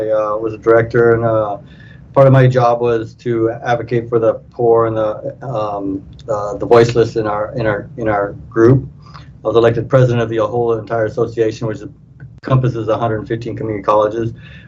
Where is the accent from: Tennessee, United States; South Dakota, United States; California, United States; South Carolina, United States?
California, United States; Grover Beach; I'm born and raised in Grover Beach, and again, it's a city I love and the city I've been part of since I was a little kid, and it'll always be home for me.